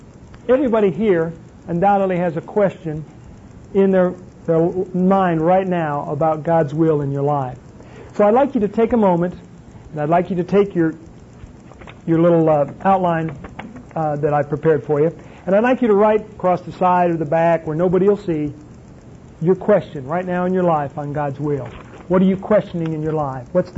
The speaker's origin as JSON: {"language": "English", "region": "the North", "country": "United States", "tie": "born or raised there", "lives_now": "Texas, United States", "said": "But I'm not originally from Texas. I was born and reared, of course I don't ever admit this when I'm around Texans, but I was born and reared in the North. I'm a Yankee."}